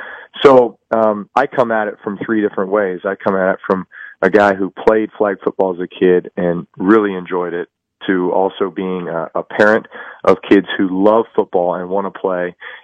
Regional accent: Austin, Texas, United States; he's from close to where I'm from. I'm from Austin.

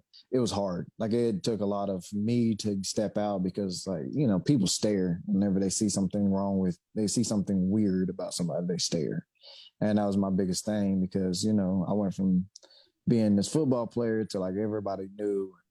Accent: Loudoun, United States; back in my hometown of Loudoun, there was like this very small road.

